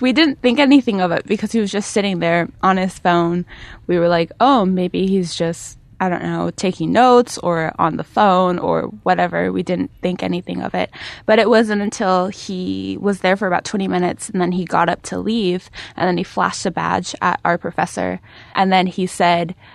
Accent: California, United States; I am from the Bay Area, born and raised there all my life. I don't claim a particular hometown because I moved around a lot growing up.

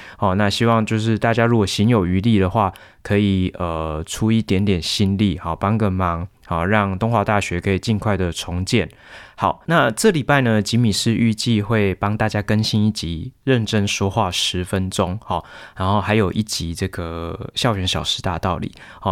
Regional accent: Hualien County, Taiwan; 其实我家乡就在花莲，不过很幸运的哦，就是我的家人跟我家里面其实都一切平安

